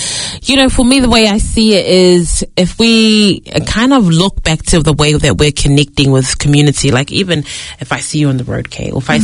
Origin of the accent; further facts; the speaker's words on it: South Auckland, Auckland, New Zealand; I'm from the South Auckland community